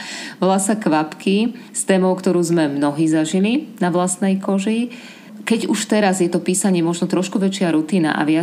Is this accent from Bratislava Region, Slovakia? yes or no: yes; Bratislava, Bratislava Region, Slovakia; som Bratislavčanka, ktorá potrebuje využívať 39 a 31 na to, aby sa dostala do práce.